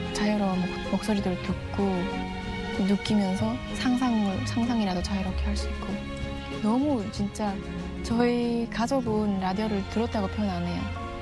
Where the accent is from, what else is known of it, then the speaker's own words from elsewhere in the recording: Chongjin, North Hamgyong, North Korea; 그냥 고향 함경북도 청진이 고향인 청년이죠.